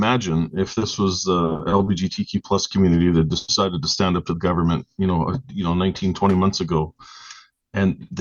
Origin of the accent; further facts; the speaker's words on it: Swift Current, Saskatchewan, Canada; we had a little get together here last weekend in my hometown of Swift Current, Saskatchewan